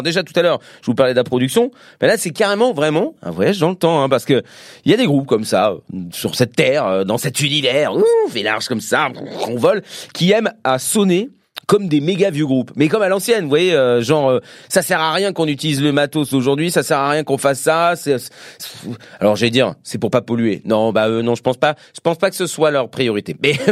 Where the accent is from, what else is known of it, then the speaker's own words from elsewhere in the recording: France; De toute façon, moi, je suis français, je comprends pas les paroles